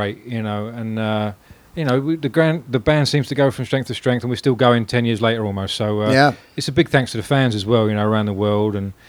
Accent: England, United Kingdom; growing up in England

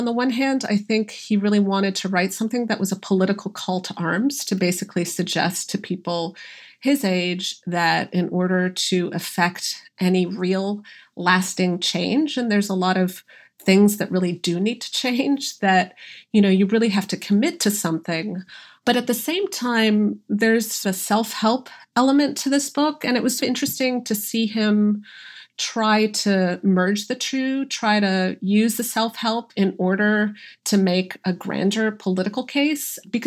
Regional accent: Canada; I feel like growing up in Canada, we mostly read like Margaret Atwood and Robertson Davies.

